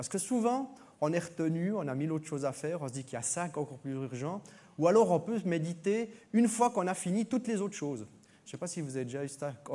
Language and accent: French; Switzerland; Ce n'est pas seulement parce qu'on est suisse, mais parce qu'on est aussi avec ces besoins de rythme dans nos vies.